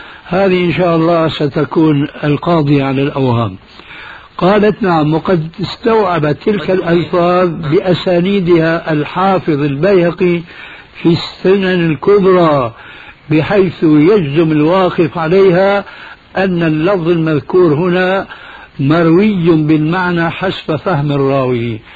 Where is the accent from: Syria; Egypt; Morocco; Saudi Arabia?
Syria; كما يقولوا عندنا في الشام من فوق الاساطيح